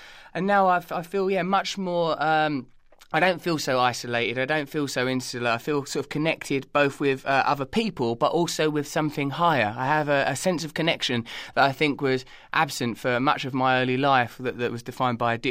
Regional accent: England, United Kingdom; I think I misjudged the American cultural landscape as an Englishman abroad.

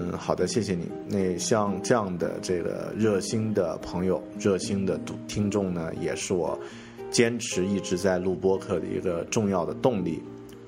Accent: Yunnan, China; 作为云南人，作为咱们南方人呢，最致命的发音呢有两个，呢和了，还有嗯和嗯啊，那这个前鼻音后鼻音我们基本分不清楚，呢了也基本分不清楚。

